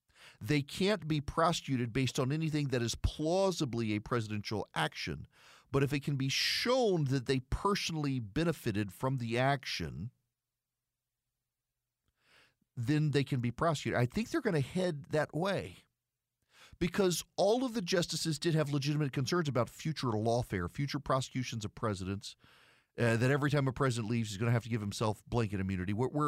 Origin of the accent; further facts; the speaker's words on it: Dubai, United Arab Emirates; so I grew up in Dubai.